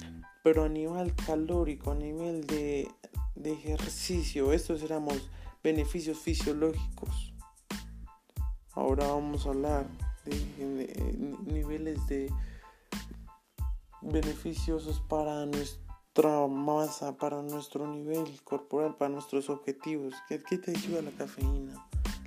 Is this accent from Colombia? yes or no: yes; Colombia; es algo más aquí en mi país, como lo es Colombia, su país naciente